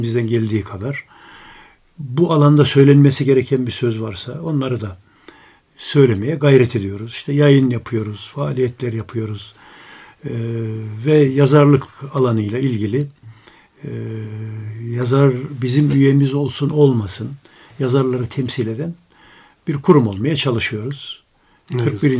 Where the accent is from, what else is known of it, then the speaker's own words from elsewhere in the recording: Kalecik, Ankara, Turkey; born there; 3-4 yaşındayken muhtemelen ben bir bahçe evinde Kalecik'te doğmuşum.